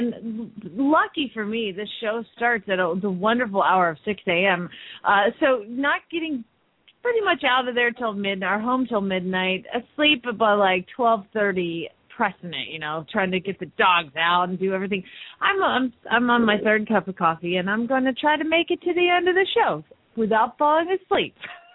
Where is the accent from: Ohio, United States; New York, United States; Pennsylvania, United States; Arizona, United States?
Arizona, United States; Phoenix; from Phoenix, Arizona